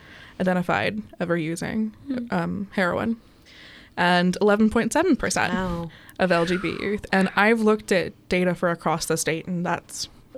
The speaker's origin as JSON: {"language": "English", "region": "Eastern Shore", "country": "United States", "said": "I come from the Eastern Shore and there are no services that are LGBTQ specific on the shore besides the two P flags that are located there."}